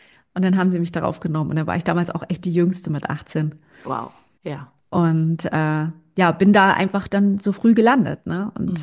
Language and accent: German; Schwerin, Mecklenburg-Vorpommern, Germany; Ich bin in Schwerin aufgewachsen und habe meine Jugend halt in den 90er Jahren in Schwerin verbracht.